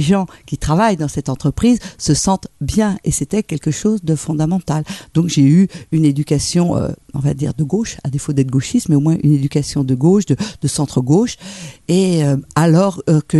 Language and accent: French; Vaucresson, Île-de-France, France; j'ai grandi à Vaucresson, qui est juste la première sortie sur l'autoroute de l'Ouest, à côté de Versailles. J'ai grandi dans un milieu bourgeois, il faut être clair, mon père était directeur de société.